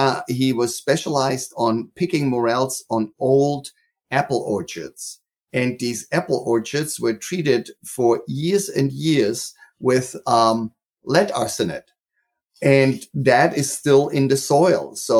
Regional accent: Munich, Bavaria, Germany; growing up in Munich, Germany, and then Chernobyl happened when I was, 23 or so.

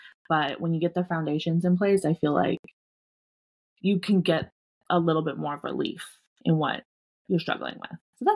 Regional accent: Canada; I'm actually from Canada. So I live just outside of Toronto in a smaller area just called Oshawa. We've been here for probably 1.5 years.

